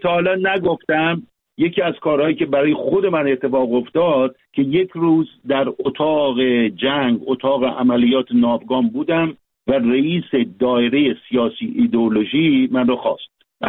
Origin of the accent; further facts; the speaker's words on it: Iran; moved away as an adult; من توانستم که به طور قانونی از ایران خارج بشم.